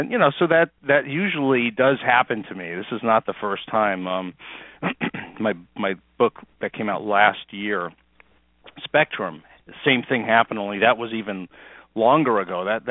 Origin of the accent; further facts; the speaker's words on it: New York, United States; I think as a kid growing up in New York, they did a tour, and selected parts of the Dead Sea Scrolls were on display, and I missed it.